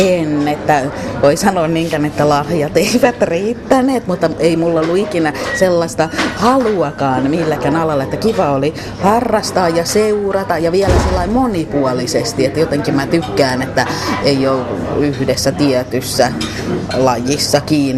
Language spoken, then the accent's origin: Finnish; Tampere, Pirkanmaa, Finland; moved away as an adult; now in Vaasa, Finland; Mä oon Tampereelta syntyisin ja siellä kouluni käynyt. Ja tulin sitten Vaasaan opiskelemaan Vaasan yliopistoon viestintätieteitä vuonna 1991